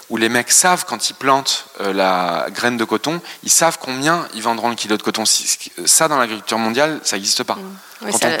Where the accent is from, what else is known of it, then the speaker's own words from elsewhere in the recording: France; bien sûr on a grandi en France, bien sûr on a des racines ici, mais oui, le Brésil c'est notre pays d'adoption, oui, on a adopté sa langue, on a adopté sa culture